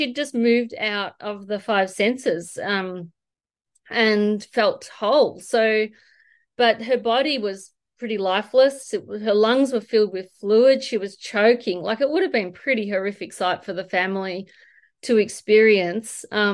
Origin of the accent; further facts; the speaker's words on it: Melbourne, Victoria, Australia; I'd love to share. I'm actually from Melbourne.